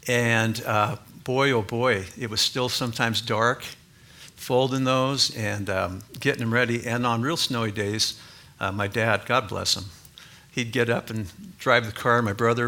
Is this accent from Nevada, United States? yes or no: yes; Reno, Nevada, United States; when I was a young boy and I grew up in Reno, I had a paper route in old Northwest Reno